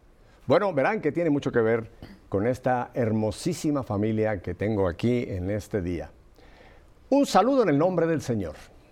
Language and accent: Spanish; Mexico; La gente sabe, yo soy mexicano y a mí nadie cree que por mi acento yo soy mexicano.